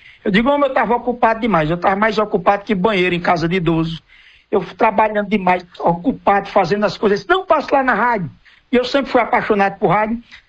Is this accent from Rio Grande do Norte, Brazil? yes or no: yes; Rio Grande do Norte, Brazil; moved away; also born or lived in Ceará; E então, eu deixei, saí do Rio Grande do Norte, fui lá pro Ceará